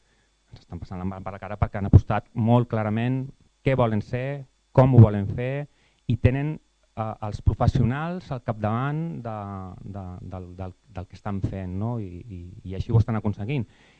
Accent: L'Espluga de Francolí, Catalonia, Spain; jo soc de l'Espluga

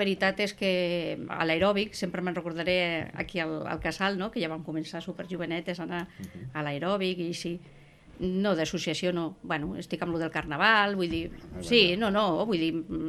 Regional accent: Buelles, Asturias, Spain; Jo sóc de Buelles, Astúries, sí, sí, sí, sí.

